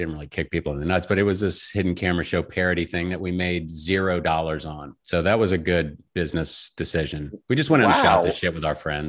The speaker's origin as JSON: {"language": "English", "town": "Richmond", "region": "Virginia", "country": "United States", "tie": "born or raised there", "said": "Yeah, I grew up in Richmond, Virginia, and my parents were artists and divorced and all I wanted was a normal family."}